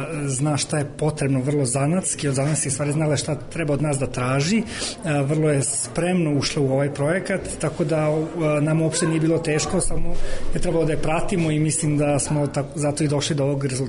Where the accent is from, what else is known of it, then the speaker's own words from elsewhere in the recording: Novi Sad, Vojvodina, Serbia; mi smo iz Novog Sada, inače svo troje